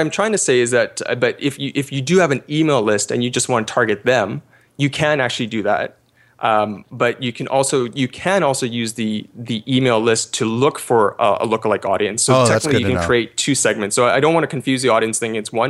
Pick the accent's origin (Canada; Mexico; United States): Canada; I'm actually Canadian